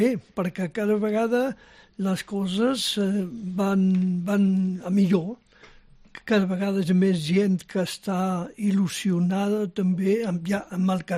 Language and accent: Catalan; Galicia, Spain; jo sóc gallec